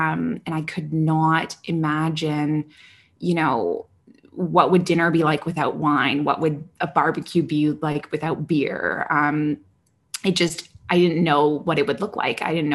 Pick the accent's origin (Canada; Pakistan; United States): Canada; moved away as an adult; now in Middle East; So as you mentioned at the start, I am Canadian originally. I've been living in the Middle East now for about 6 years. And I moved here when I was 23.